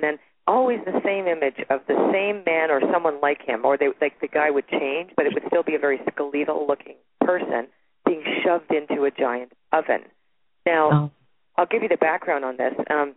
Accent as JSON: {"language": "English", "town": "Toronto", "region": "Ontario", "country": "Canada", "tie": "born there", "said": "I was born in Toronto."}